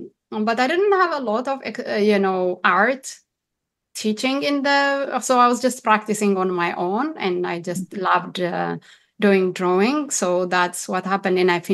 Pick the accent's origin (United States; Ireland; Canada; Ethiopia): Ethiopia; Addis Ababa; I grew up in Addis Ababa